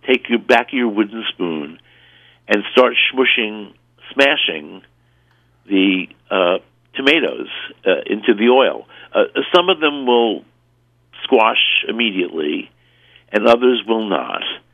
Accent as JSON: {"language": "English", "town": "Brooklyn", "region": "New York", "country": "United States", "tie": "born or raised there", "said": "But I grew up in Brooklyn, so, you know, you could go to a pizzeria and get a sausage and pepper sandwich."}